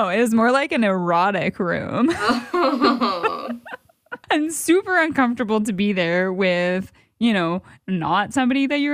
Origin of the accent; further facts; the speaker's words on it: Ontario, Canada; moved away; and I was moving out here to the East Coast, and I'm originally from Ontario.